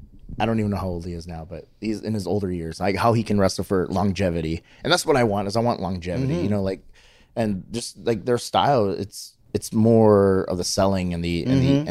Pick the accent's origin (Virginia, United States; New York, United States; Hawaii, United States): Hawaii, United States; the funny thing is, like, I'm from Hawaii, so I'm really laid back.